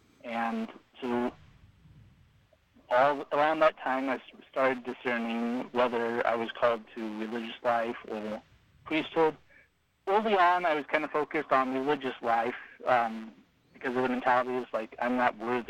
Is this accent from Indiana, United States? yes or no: no; Whitmore, California, United States; So I was raised outside of Redding, California.